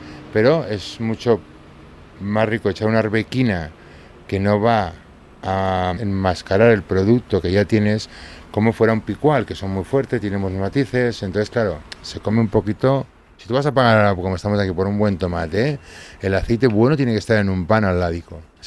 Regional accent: Navarre, Spain; como soy de Navarra y somos bastante tradicionales

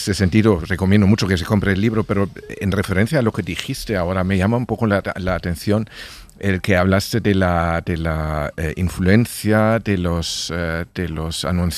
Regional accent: Germany; yo como alemán recuerdo cómo funcionaba la RDA

